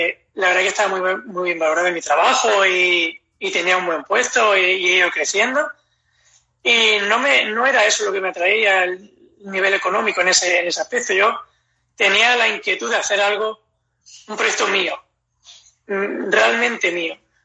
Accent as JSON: {"language": "Spanish", "town": "Almería", "region": "Andalusia", "country": "Spain", "said": "soy de Almería, vivo actualmente también aquí. Y tengo 34 años."}